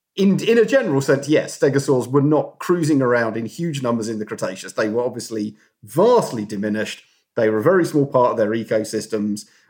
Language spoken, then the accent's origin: English; United Kingdom; No, I am. I'm British. You don't promote yourself.